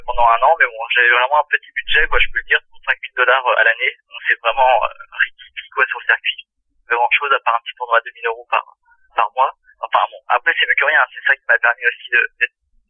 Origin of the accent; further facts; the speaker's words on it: Rennes, Brittany, France; vu que moi je suis de province, je suis de Rennes, donc ça c'est pas du tout la même mentalité.